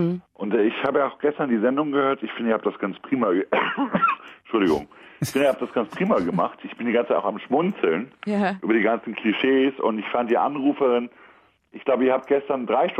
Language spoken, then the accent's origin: German; Bremen, Germany; ich komme aus Bremen